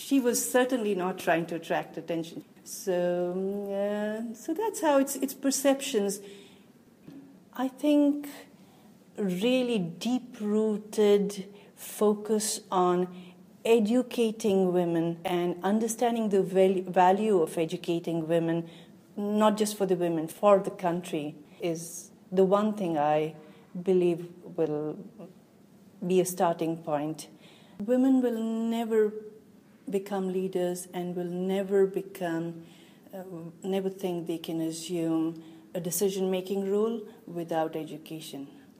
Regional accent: Afghanistan; I am from Afghanistan.

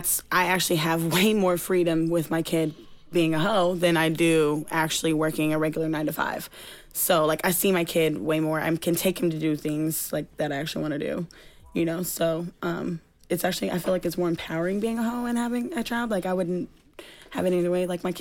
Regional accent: Seattle, Washington, United States; also born or lived in Los Angeles; I'm from the North End, but Seattle.

